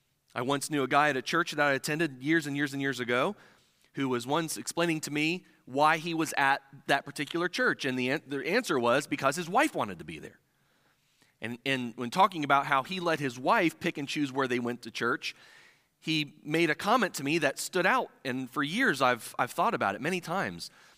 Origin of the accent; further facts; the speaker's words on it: Midwest, United States; I was not born and raised in the South. I was born and raised in the Midwest, so to you, I guess I'm something of a Yankee, I guess.